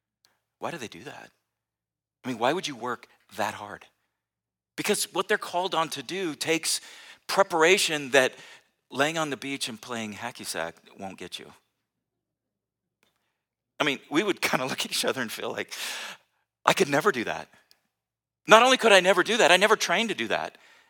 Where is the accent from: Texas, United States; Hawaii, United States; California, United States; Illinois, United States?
California, United States; San Diego; I grew up in San Diego, and then I went to college in LA, and then was a youth pastor in my hometown in San Diego.